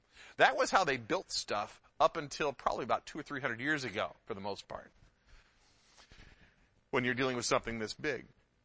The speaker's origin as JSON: {"language": "English", "region": "Midwest", "country": "United States", "tie": "born or raised there", "said": "And we don't have as many brick homes here in the West Coast as we did where I grew up in the Midwest."}